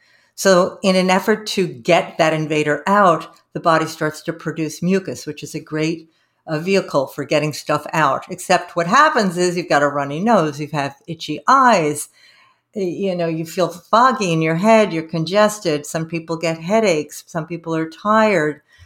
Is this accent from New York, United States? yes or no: yes; New York, United States; And I grew up in New York and I had terrible hay fever and allergy to cats.